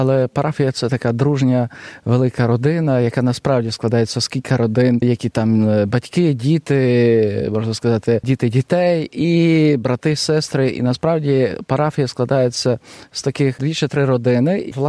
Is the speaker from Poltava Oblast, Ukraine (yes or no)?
no; Drohobych, Lviv Oblast, Ukraine; тому мова практично та сама, що й в нас, в тій місцевості, звідки ми, з Дрогобича, з близьких тут Самбір і так далі, тобто та сама вимова.